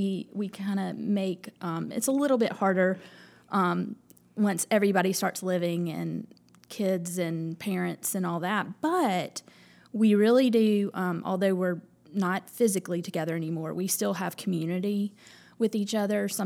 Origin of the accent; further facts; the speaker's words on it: Mobile, Alabama, United States; also born or lived in Birmingham, Alabama; I grew up in Mobile.